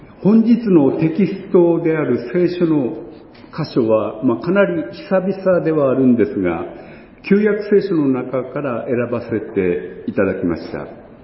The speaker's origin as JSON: {"language": "Japanese", "region": "Yamagata", "country": "Japan", "said": "私の出身地である山形には、山形弁の一つとしてこのじっとしているという意味のちょどするという言葉があるんですけれども、"}